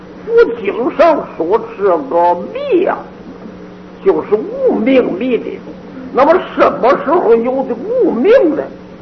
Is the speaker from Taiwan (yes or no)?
no; China; 他知道我们中国人的根性，说话爱简略